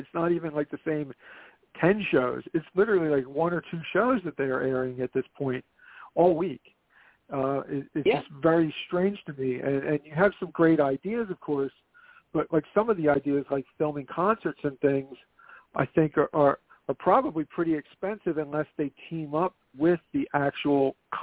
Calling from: Philadelphia, Pennsylvania, United States; calling from Philly.

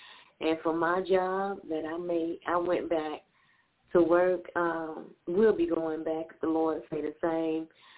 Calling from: Alabama, United States; calling from Alabama.

